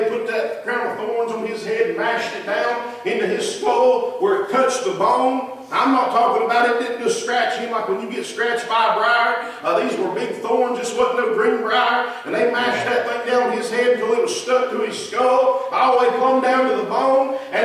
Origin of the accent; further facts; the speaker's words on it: the South, United States; maybe it's just because I'm from the South.